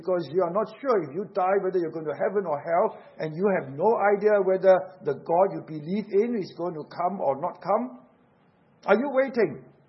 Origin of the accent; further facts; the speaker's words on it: Singapore; I may look like a Chinese, but I am not a China Chinese. I am a Singaporean.